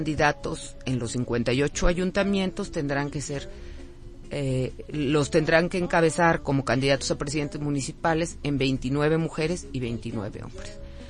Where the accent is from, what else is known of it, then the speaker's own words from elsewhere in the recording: Mexico; somos más mujeres como población mexicana